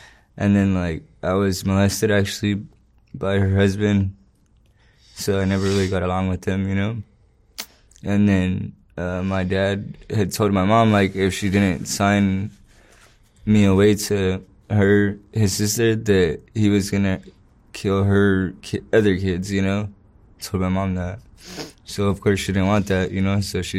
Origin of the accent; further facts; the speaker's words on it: Pomona, California, United States; And I'm from Pomona.